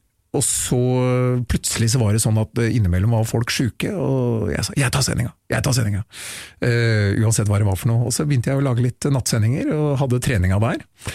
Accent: Oslo, Norway; Jeg jo byslamp, født og oppvokst i Oslo sentrum

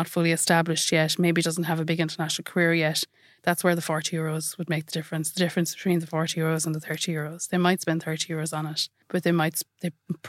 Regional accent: Munster, Ireland; I am from down the road in Kerry, which I'm reminded of on a daily basis while I'm in Cork.

